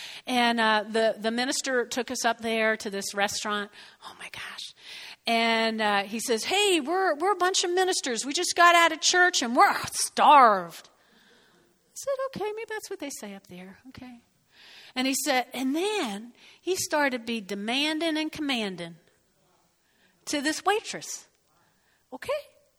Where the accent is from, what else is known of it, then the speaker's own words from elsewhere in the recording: New Jersey, United States; I had this fleeting thought, I'm from Jersey.